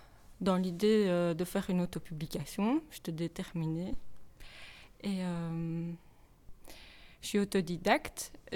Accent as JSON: {"language": "French", "town": "Liège", "region": "Wallonia", "country": "Belgium", "said": "Bah écoute, je suis liégeoise."}